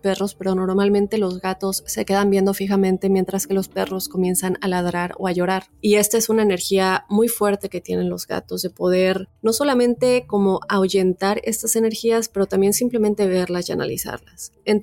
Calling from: Costa Rica; Deseo quedarme en anonimato, pero sí les puedo decir que soy de Costa Rica.

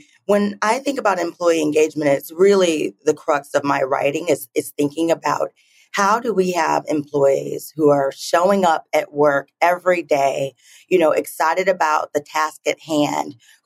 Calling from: San Francisco, California, United States; I'm dialing in from San Francisco.

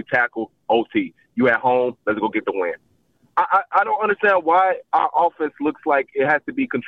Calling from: Nashville, Tennessee, United States; from Nashville.

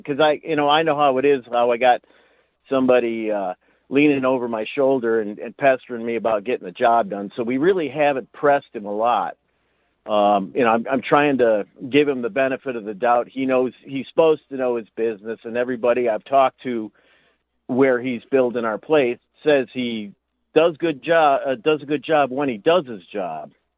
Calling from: St. Clair, Michigan, United States; And I'm calling from St. Clair, not St. Clair Shores. There is a difference.

